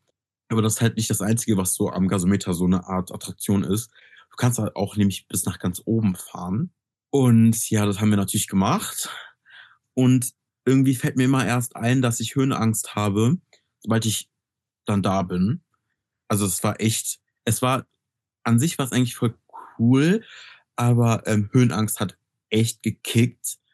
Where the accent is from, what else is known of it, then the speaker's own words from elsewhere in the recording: Bottrop, North Rhine-Westphalia, Germany; also ich bin ja aus Bottrop, ne?